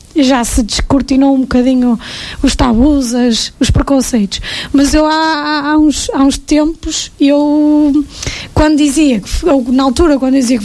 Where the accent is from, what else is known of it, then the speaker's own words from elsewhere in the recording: Nogueira da Regedoura, Aveiro, Portugal; Eu venho de Nogueira da Restoura